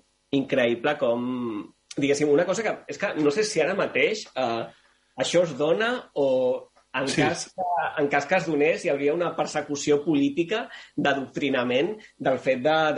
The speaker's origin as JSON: {"language": "Catalan", "town": "Sant Boi de Llobregat", "region": "Catalonia", "country": "Spain", "said": "Jo sóc de Sant Boi de Llobregat. Els meus companys de classe eren castellanoparlants en un 92%, 93%."}